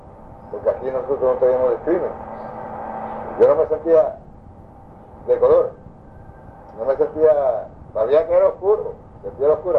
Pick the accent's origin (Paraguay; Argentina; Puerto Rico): Puerto Rico; Una pequeña isla de 100 millas por 35 millas. Tan pequeña es que muchos americanos la conocen, que somos colonia de Estados Unidos.